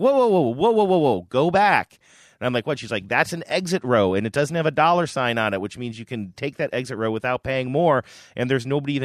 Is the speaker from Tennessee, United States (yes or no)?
no; Cleveland, Ohio, United States; Growing up in Cleveland, it's always fun to be back in the Midwest.